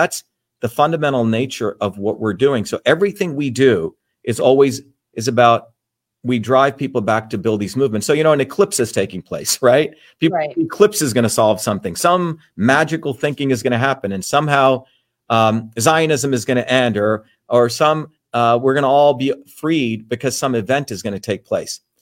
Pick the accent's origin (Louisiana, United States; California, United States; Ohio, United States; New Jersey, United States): New Jersey, United States; You know, when I was growing up in New Jersey